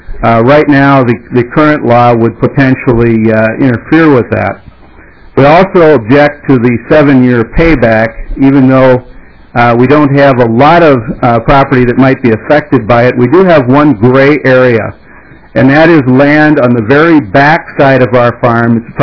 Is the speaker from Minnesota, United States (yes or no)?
yes; Corcoran, Minnesota, United States; from Corcoran, Minnesota.